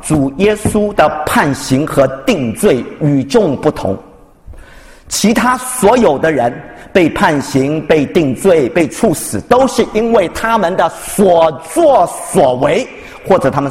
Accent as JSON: {"language": "Chinese", "country": "China", "said": "就像我们中国人恨日本天皇一样"}